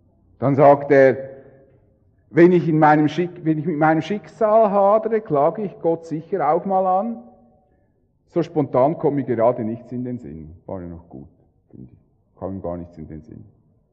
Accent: Switzerland; wo als Schweizer sind wir da sowieso speziell mit unseren vier eigenen Wänden

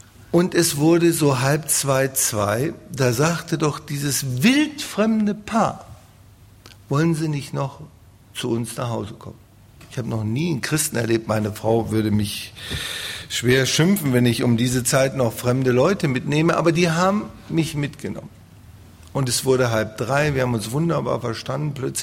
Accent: Northern Germany, Germany; ich bin ein Norddeutscher, da setzt man sich immer so an den freien Tisch.

